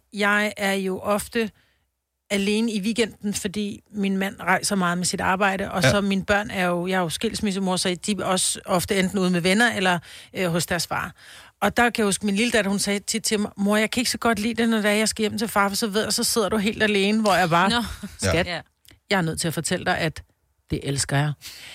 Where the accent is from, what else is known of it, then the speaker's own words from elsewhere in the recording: Amager, Capital Region, Denmark; born there; Jeg er født på Amager.